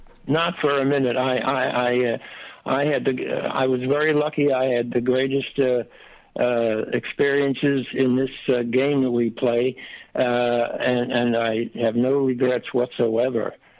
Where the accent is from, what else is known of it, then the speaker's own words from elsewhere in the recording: United States; I speak English. I come from the States.